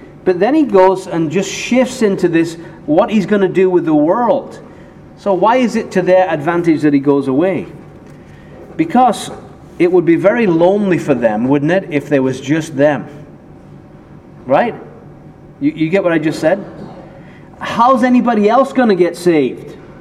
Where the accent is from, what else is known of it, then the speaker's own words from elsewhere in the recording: England, United Kingdom; now in United States; I grew up in England. I live in America.